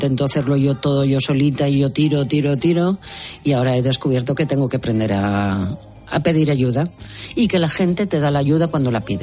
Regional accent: Valencian Community, Spain; now in Barcelona, Spain; yo soy valenciana, aunque vivo en Barcelona y mi ciudad es Barcelona

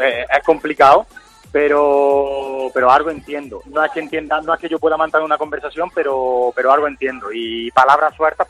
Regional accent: Spain; saben que soy español

